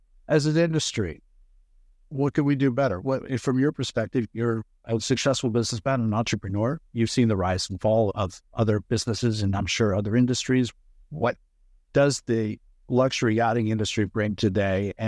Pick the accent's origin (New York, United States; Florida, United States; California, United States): Florida, United States; also born or lived in West Virginia, United States; I was actually born in West Virginia, but I grew up in South Florida.